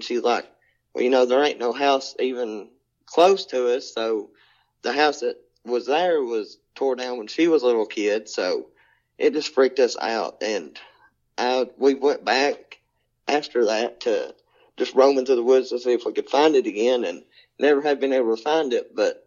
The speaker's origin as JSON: {"language": "English", "town": "London", "region": "Kentucky", "country": "United States", "tie": "born or raised there", "said": "Well, I grew up in London, Kentucky. So we lived on a farm."}